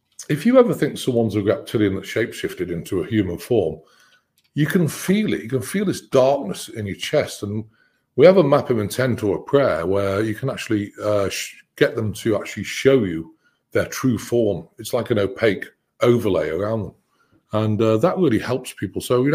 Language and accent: English; United Kingdom; I'm British